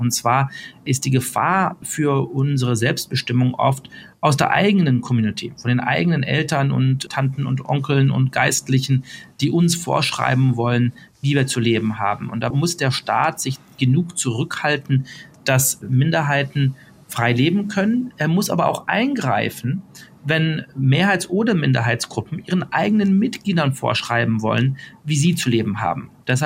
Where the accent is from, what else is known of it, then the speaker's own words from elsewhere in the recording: Munich, Bavaria, Germany; ich bin Münchner, in München mehr oder weniger aufgewachsen. Ich kann mich als Münchner fühlen und gleichzeitig als Deutscher und gleichzeitig als Europäer